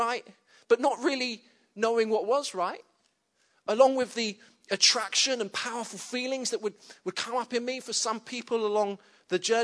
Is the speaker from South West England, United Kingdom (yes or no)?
yes; Exeter, South West England, United Kingdom; also born or lived in Coventry; And then I moved from my hometown of Exeter to a place called Coventry, and I lived there for a time.